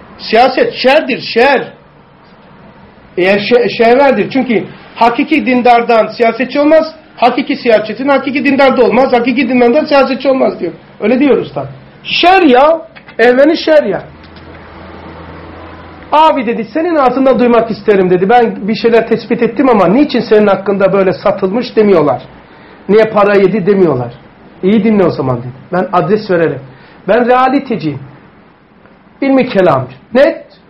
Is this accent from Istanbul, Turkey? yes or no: yes; Kadıköy, Istanbul, Turkey; İçerin köy, bakın, Üst Bostancı PTT Hastanesi'nin arkası, Üsküdar, adresi de vereyim ezberle çünkü çocukluğum geçti ya. Üsküdar yolu No 57 İçerin köy Kadıköy. Yani benim büyüdüğüm oda